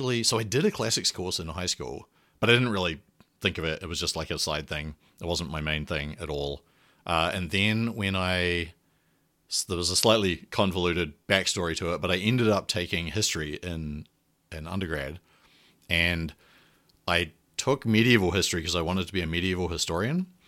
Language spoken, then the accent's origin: English; New Zealand; So I'm a New Zealander, and I did all my undergraduate and previous education in New Zealand.